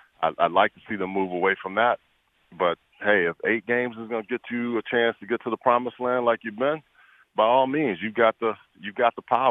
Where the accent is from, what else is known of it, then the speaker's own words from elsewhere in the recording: Houston, Texas, United States; I grew up in Houston, man. I saw some hell of a athletes.